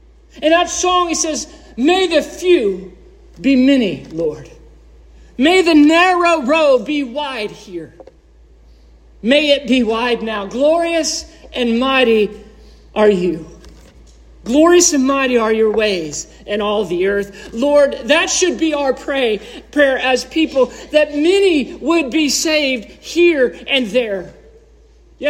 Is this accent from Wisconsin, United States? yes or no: no; Florida, United States; I realize I don't have correct pronunciation because I'm from Citrus County